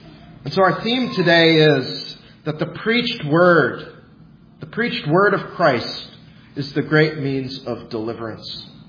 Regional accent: United Kingdom; I'm British, so I love that word.

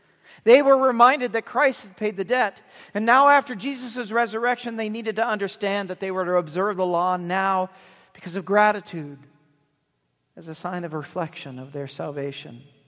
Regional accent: Iowa, United States; also born or lived in Michigan; We lived in Michigan for 10 years. I grew up in South Central Iowa.

